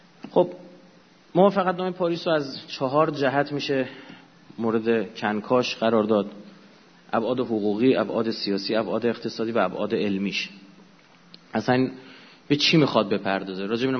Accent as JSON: {"language": "Persian", "country": "Iran", "said": "به عنوان یه ایرانی نمیتونم بپذیرم، نمیتونم تحمل کنم"}